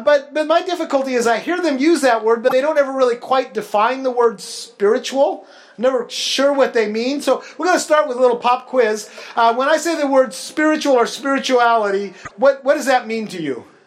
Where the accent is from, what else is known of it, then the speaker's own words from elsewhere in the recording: Washington, United States; Yeah, I grew up in Grays Harbor, if you know where that is. I spent a lot of time out on the ocean, went out of Westport a lot